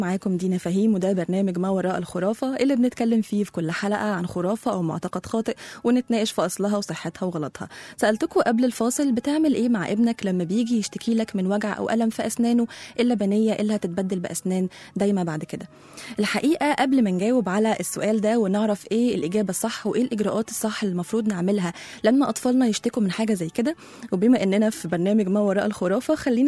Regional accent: Egypt; أطفال كتير عندنا في مصر وأكيد أنا منهم

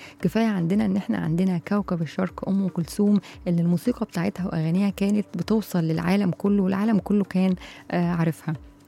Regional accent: Egypt; وفي أنواع كتير من الرأس عندنا إحنا موجودة في مصر

